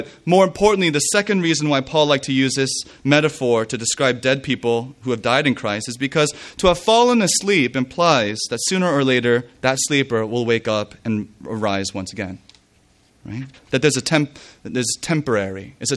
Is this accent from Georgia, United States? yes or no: no; Indiana, United States; I grew up in Indiana, where farming is a real part of life.